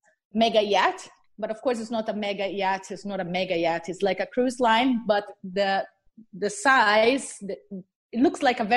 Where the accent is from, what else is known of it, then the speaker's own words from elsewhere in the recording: Santos, São Paulo, Brazil; Yeah, so basically I'm from Brazil. I'm from Santos. Nobody knows where Santos is until I say Neymar. So Neymar, the city of Neymar. This is my city.